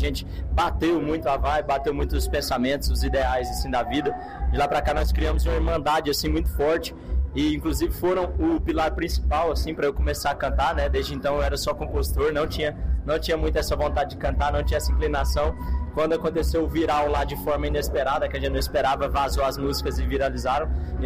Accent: Anápolis, Goiás, Brazil; Anápolis é a minha terra que eu mais amo, defendo eles em todo lugar que a gente vai. Né? Sou natural de lá, minha família inteira de lá, da minha esposa, da minha família inteira.

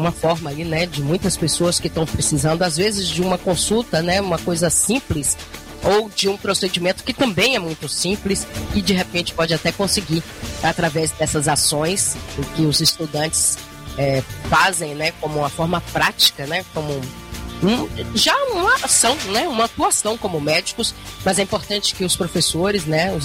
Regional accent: Jequié, Bahia, Brazil; do interior do estado e da minha terra natal, Jequié

